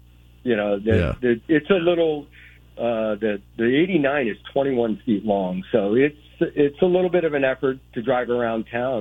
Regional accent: New England, United States; The reason I went to New England, besides being my hometown, my daughter was going to be a senior in high school

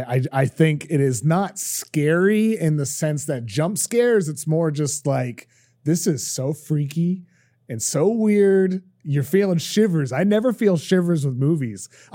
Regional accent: Boston, Massachusetts, United States; like for me growing up in Boston, going to games when the team sucked and when the team was good, the crowd was always still loud and excited.

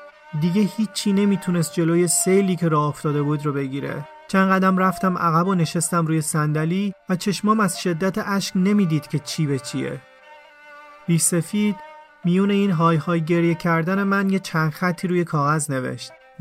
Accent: Iran; میتونست بفهمه که ما ایرانی هستیم و سوری نیستیم

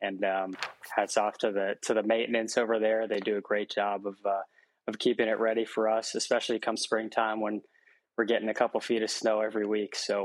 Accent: Massachusetts, United States; You know, up here, I'm from Massachusetts, and there wasn't really much to play in, to be honest.

